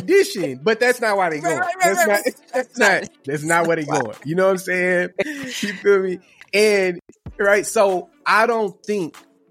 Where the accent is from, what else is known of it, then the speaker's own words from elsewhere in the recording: Houston, Texas, United States; And I'm from Houston, and I had … posters all over my wall